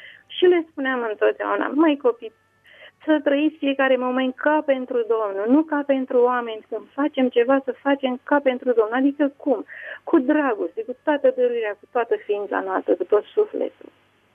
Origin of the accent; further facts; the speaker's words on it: Pitești, Argeș, Romania; Sunt de lângă Pitești … de la Pitești.